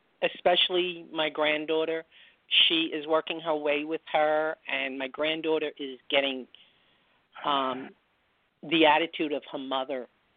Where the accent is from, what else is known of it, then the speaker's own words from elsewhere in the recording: New York, United States; We're from New York. We know that.